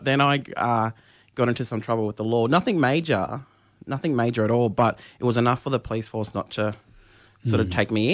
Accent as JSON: {"language": "English", "town": "Hervey Bay", "region": "Queensland", "country": "Australia", "tie": "born or raised there", "moved": "yes", "lives_now": "Brisbane, Australia", "said": "Grew up on Batchelor Country in Hervey Bay, beautiful part of the world."}